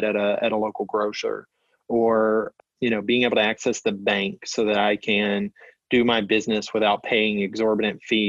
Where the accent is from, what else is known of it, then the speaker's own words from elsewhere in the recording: Louisiana, United States; I grew up in Louisiana, and it was my job to empty the dehumidifier.